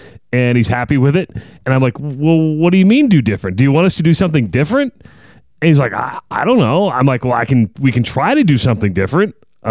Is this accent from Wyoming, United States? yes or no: no; Iowa, United States; also born or lived in Wausau, Wisconsin; Actually, I came from Wisconsin. Now, I'm from Iowa, but I ventured here from Wisconsin.